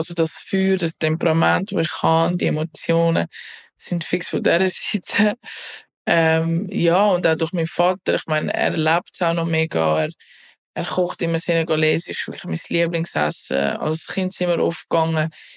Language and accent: German; Switzerland; Natürlich bin ich in der Schweiz aufgewachsen, das hat mich mega geprägt, und ich bin auch Schweizerin